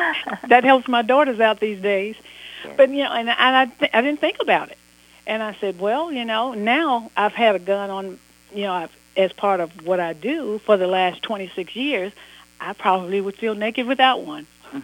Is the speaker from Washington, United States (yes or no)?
no; Chicago, Illinois, United States; born there; Yes, I was born in Chicago.